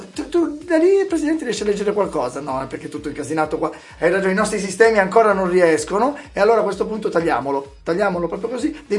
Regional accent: Naples, Campania, Italy; born there; Io sono nato a Napoli, nonostante il mio nome d'arte.

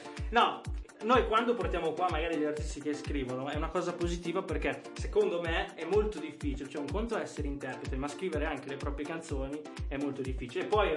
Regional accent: Sesto San Giovanni, Lombardy, Italy; Sono di Sesto.

